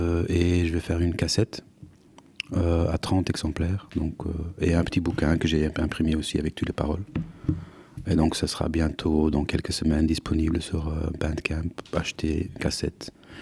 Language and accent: French; Flanders, Belgium; est en néerlandais, parce que je suis flamand à la base.